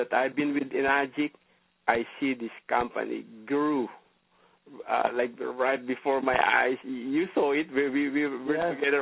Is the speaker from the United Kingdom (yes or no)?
no; Philippines; I mean, I grew up in the Philippines.